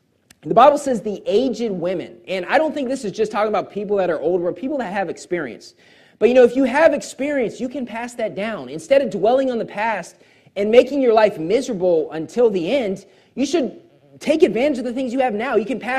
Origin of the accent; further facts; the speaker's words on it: West Virginia, United States; But honestly, growing up in West Virginia, it happened a lot.